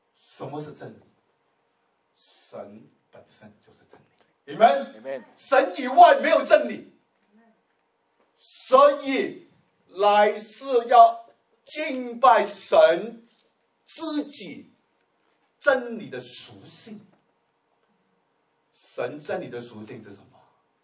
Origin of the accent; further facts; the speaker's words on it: China; 他们不猪肉啊，牛肉，讲错，我们中国人猪肉，他们是牛肉、羊肉